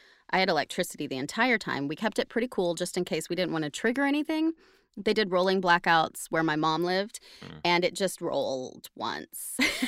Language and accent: English; Oklahoma, United States; I grew up in Oklahoma, and we had a lot of snow and ice in the winters.